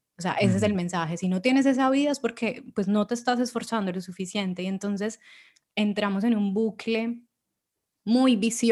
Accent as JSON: {"language": "Spanish", "country": "Colombia", "said": "yo soy de Colombia, por ejemplo, este es un país muy desigual"}